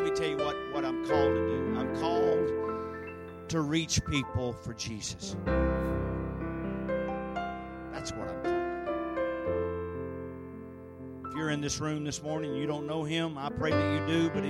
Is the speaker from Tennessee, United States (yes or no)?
yes; Birchwood, Tennessee, United States; now in Cleveland, United States; They said last night I'm in Cleveland, Tennessee, and I am, but I'm really from Birchwood, Tennessee, 18 miles west of Cleveland. Birchwood is one of those places that has a sign that says unincorporated.